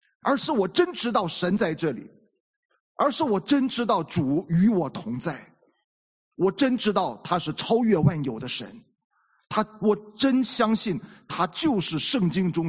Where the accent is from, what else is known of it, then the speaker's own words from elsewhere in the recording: China; 我们中国人的文化有一个特点，我们中国人的文化都是要和神明保持距离的。